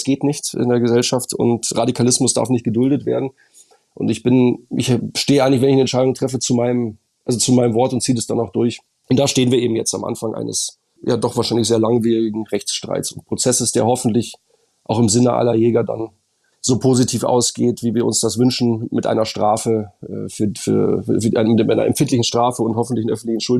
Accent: Munich, Bavaria, Germany; now in Brandenburg, Germany; Ich komme ursprünglich aus München, lebe aber in Brandenburg.

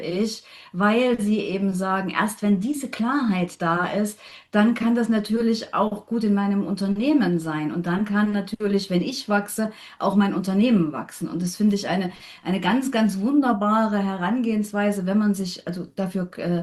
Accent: Leipzig, Saxony, Germany; ich komme aus Leipzig

